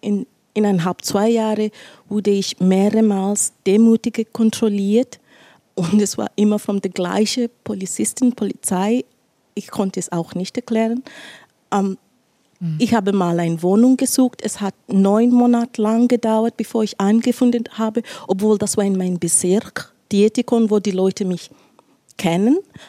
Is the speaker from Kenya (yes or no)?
yes; Kenya; now in Switzerland; ich komme ursprünglich aus Kenia und 95% so sage ich, die Leute dort haben die gleiche Hautfarbe wie ich. Bevor ich in die Schweiz gekommen bin